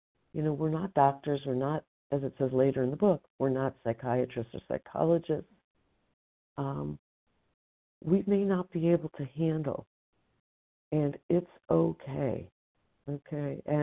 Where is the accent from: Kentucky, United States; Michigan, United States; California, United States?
California, United States; from Northern California.